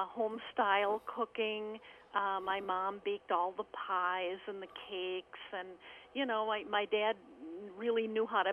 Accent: New Ulm, Minnesota, United States; Oh, I was born in New Ulm.

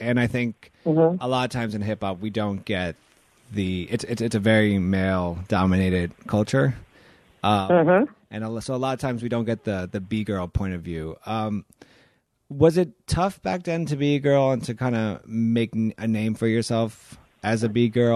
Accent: East Coast, United States; So admittedly, I'm an East Coast guy.

